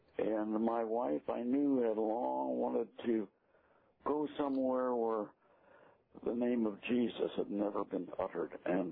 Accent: United States; born there; I was born in America, and I've read the I haven't always done the right things, but I was reading the Bible when I was a young kid

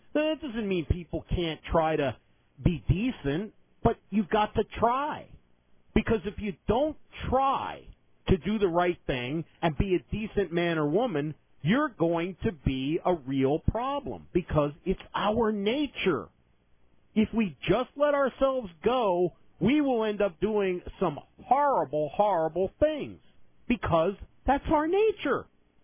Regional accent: New Jersey, United States; I grew up in New Jersey, and we all wanted to go there.

